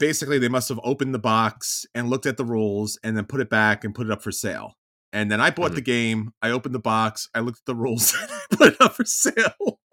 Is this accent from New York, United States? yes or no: yes; New York, United States; and maybe because I'm a New Yorker Italian